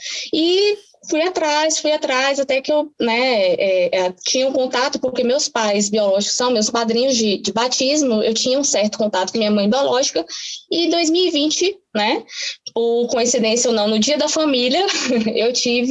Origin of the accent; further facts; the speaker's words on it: Vitória da Conquista, Bahia, Brazil; principalmente no Nordeste, que eu sou aqui de Vitória da Conquista, na Bahia